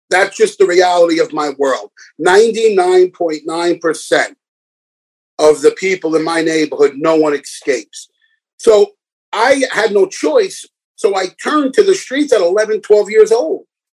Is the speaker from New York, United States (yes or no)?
yes; Bronx, New York, United States; So when I was a young kid, you know, growing up in the Bronx, like, my father was killed when I was like 3 or 4 years old.